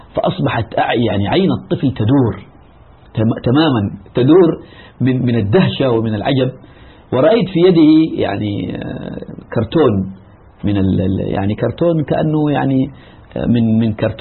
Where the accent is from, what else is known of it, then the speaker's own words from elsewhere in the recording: Jeddah, Makkah Province, Saudi Arabia; نشأت في مدينة جدة في منطقة باب شريف، وكان أمام منزلنا مسجد الإمام البخاري